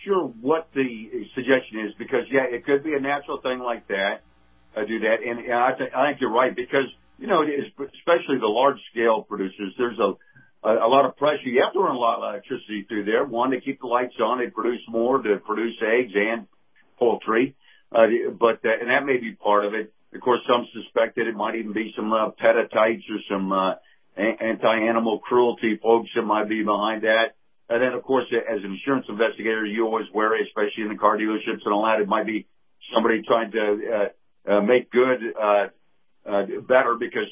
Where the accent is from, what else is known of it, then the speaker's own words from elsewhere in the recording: Georgia, United States; also born or lived in Kansas; I came down from Georgia, and of course, chickens are big here in Florida too, but they were huge up there in Georgia